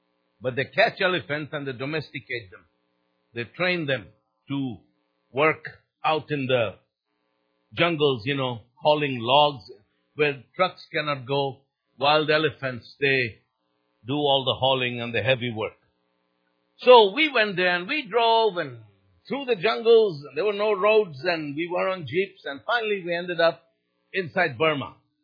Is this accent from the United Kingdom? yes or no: no; Pakistan; also born or lived in Bangladesh; He was transferred to, I grew up in Pakistan, he was transferred to East Pakistan, which is now known as Bangladesh.